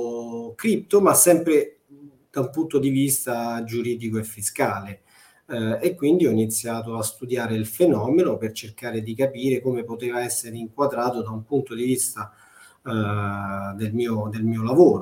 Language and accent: Italian; Rome, Lazio, Italy; sono di Roma, ho studiato a Roma, la mia formazione all'università a Roma